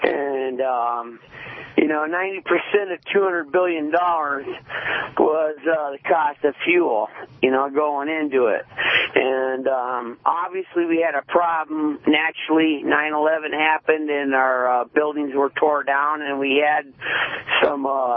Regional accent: California, United States; now in Troy, United States; At any rate, I'm from Southern California, and I'm calling out of Troy, Michigan tonight.

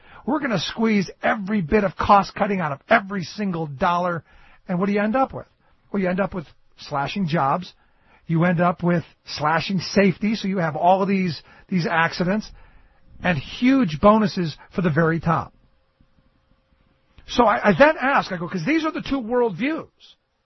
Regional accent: Cleveland, Ohio, United States; I grew up in Cleveland.

